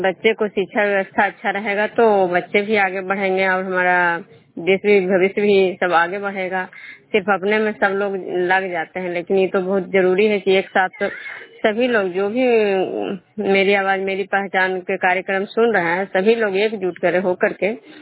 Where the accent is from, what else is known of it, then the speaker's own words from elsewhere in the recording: Bishnupur, Bihar, India; मैं विष्णुपुर ग्राम खजरा पंचायत नालंदा जिला नगरसभा प्रखंड के निवासी हूँ।